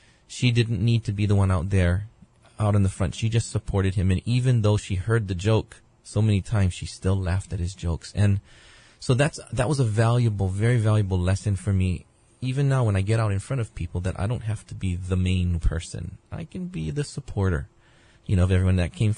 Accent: Honolulu, Hawaii, United States; born there; I was actually born in a hospital, Kuakini, and when I was born, had lots of Asian babies, and then this one Hawaiian baby.

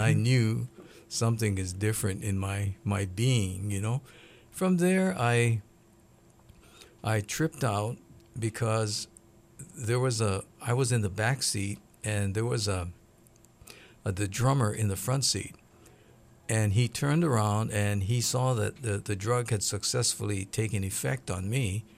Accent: Oahu, Hawaii, United States; born or raised there; also born or lived in Pa'ia, Maui

